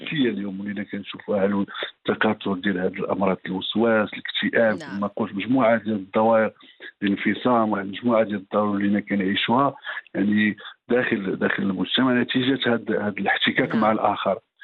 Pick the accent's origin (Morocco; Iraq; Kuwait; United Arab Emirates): Morocco; وحنا عندنا في المغرب